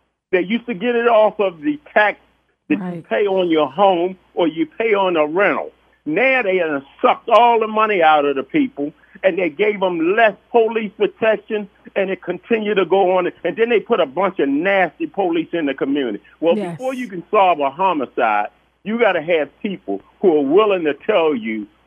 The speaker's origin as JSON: {"language": "English", "town": "Baltimore", "region": "Maryland", "country": "United States", "tie": "born or raised there", "said": "I've been in Baltimore all my life, born and raised in the Sandtown area, but I am 71 years old."}